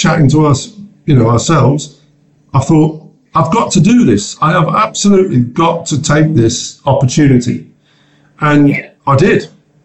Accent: Northampton, East Midlands, United Kingdom; I'm not Norfolk, I'm not Suffolk, I'm from Northampton

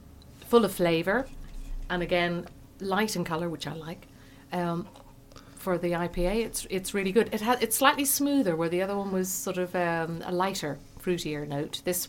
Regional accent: Ireland; I'm Irish.

